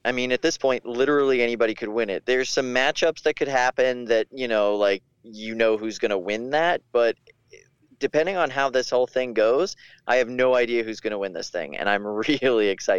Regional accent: United States; I'm an American patriot, so I'm hoping for a Thunderchild Nathan Franklin win.

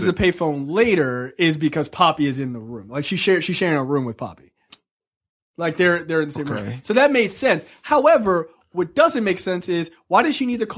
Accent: United States; Because I'm an American.

